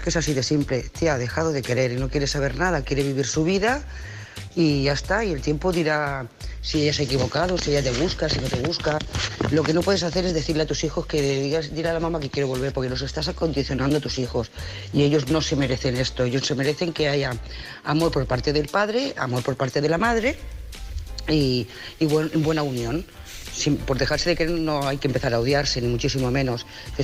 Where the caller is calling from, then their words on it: Lloret de Mar, Catalonia, Spain; de Lloret de Mar.